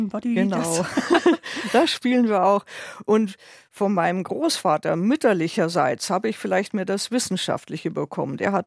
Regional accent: Northern Germany, Germany; now in Munich, Germany; Ja, ich bin in München geboren und dann in Norddeutschland aufgewachsen, aber dann zum Studium zurück und München ist einfach meine Stadt

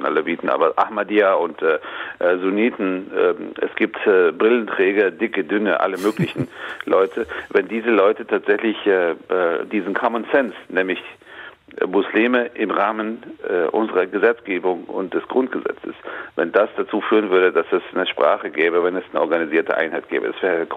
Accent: Frankfurt, Hesse, Germany; Ich trinke gerne einen Ebbelwoi als Frankfurter Bub und bin dennoch Moslem.

